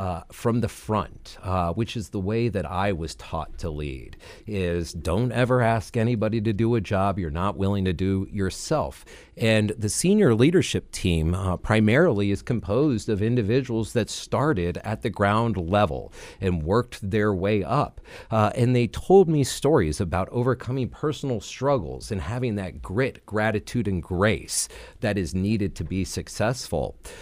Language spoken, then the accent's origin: English; Virginia, United States; I've spent most of my life here in Virginia. I grew up in Northern Virginia.